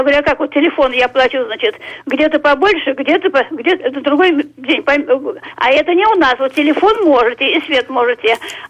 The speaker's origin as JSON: {"language": "Russian", "region": "Moscow", "country": "Russia", "tie": "born or raised there", "said": "Я коренная москвичка, ветеран войны, ветеран труда."}